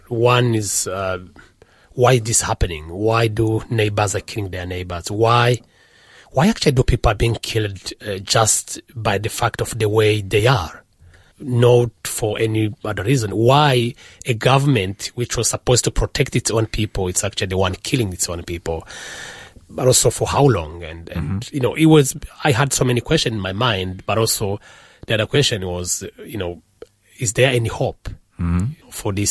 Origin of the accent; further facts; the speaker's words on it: DR Congo; born there; English is a second language; I was not born in Rwanda. I was born in the Congo. That's the neighboring country of Rwanda.